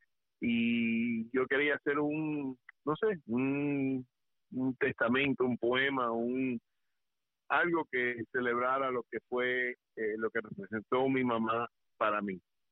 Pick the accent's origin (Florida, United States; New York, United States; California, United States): Florida, United States; Hialeah; La gente me pregunta, oye, ¿por qué hablas bien el español? Bueno, que yo me crié en Hialeah en los años 70 y 80.